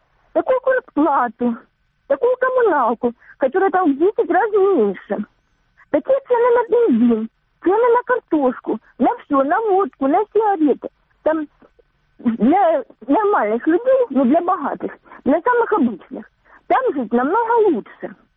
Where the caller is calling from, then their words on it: Donetsk Oblast, Ukraine; Здравствуйте, Донецкая область.